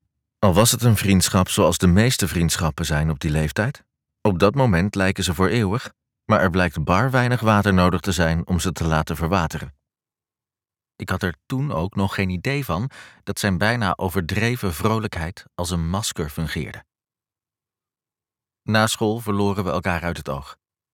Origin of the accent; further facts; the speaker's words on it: Amsterdam, North Holland, Netherlands; Plekken die ik me als Amsterdammer vlijmscherp voor de geest kon halen.